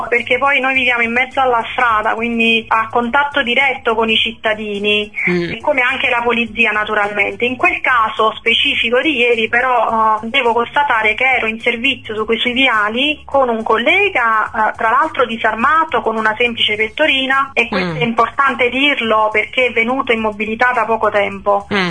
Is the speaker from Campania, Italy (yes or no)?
yes; Salerno, Campania, Italy; now in Battipaglia, Italy; Io abito a Battipaglia, però sono una salernitana doc, di genitori salernitani, di nonni salernitani. Ho trascorso un'infanzia splendida nella mia città, perché io la considero ancora la mia città.